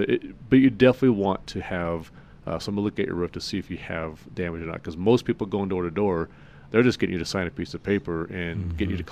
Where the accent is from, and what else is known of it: Phoenix, Arizona, United States; now in Colorado, United States